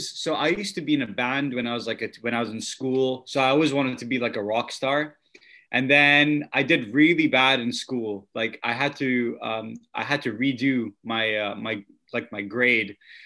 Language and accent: English; Oman; moved away as an adult; now in Scotland, United Kingdom; So I'm originally from Oman. I moved to Scotland when I was 18. So I'm 28 now, so that's about 9-10 years I've been in Scotland.